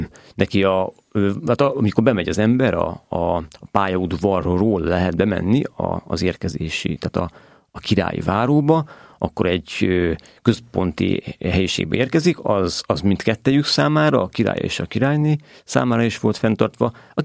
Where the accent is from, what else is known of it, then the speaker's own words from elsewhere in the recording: Cegléd, Pest, Hungary; ugye ceglédi vagyok